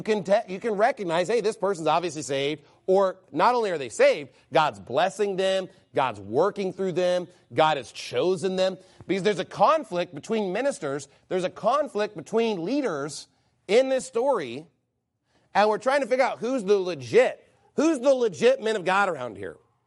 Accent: United States; Maybe it's like because I'm an American, I'm spoiled or something.

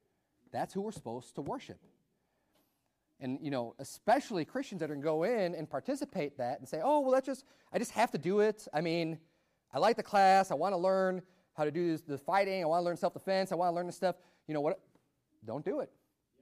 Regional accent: United States; Now, I'm an American, right?

